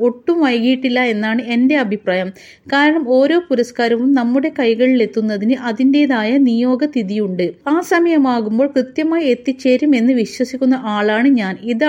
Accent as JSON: {"language": "Malayalam", "town": "Onakkoor", "region": "Kerala", "country": "India", "tie": "born or raised there", "said": "എന്റെ നാട്, എന്റെ ഗ്രാമം എനിക്ക് മാതൃസമാനിയാണ്. എന്റെ നാട്ടിലെ ഗ്രന്ഥശാലകളിൽ നിന്നാണ് ഞാൻ ആദ്യമായി അക്ഷരങ്ങളുടെ മധുരം നുകർന്നത്. മൂവാറ്റുപുഴ താലൂക്കിലെ ഓണക്കൂർ എന്ന കൊച്ചു ഗ്രാമം എന്റെ മനസ്സിൽ"}